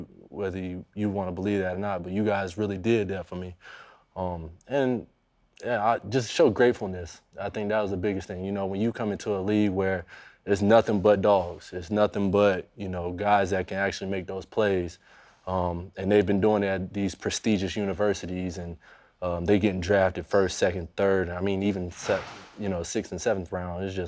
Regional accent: Florida, United States; Growing up in Florida, there's only one thing down here, really, and that's football.

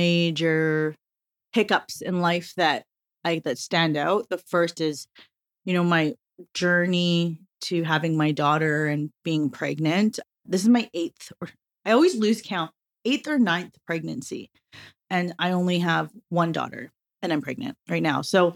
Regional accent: British Columbia, Canada; also born or lived in Egypt; I immigrated to Canada when I was only 2 months old, and I grew up just outside of Vancouver with my parents

